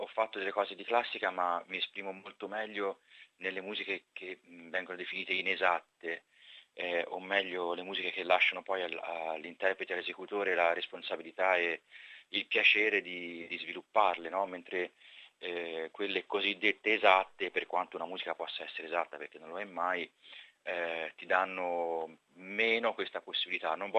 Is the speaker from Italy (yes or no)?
yes; Livorno, Tuscany, Italy; è partito dalla stessa città da cui sto partendo io